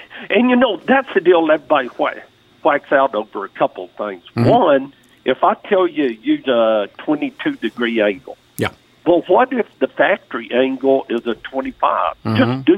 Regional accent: the South, United States; You know, I'm from the South.

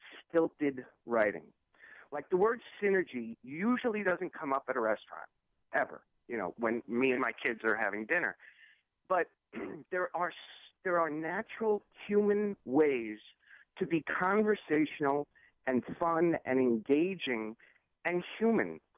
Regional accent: New York, United States; And, you know, I'm from New York, so I always knew I was going to come back to New York.

